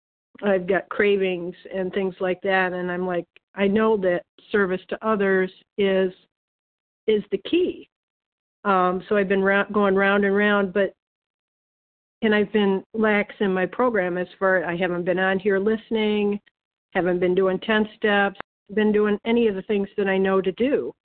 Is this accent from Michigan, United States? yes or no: yes; Michigan, United States; I'm from Michigan.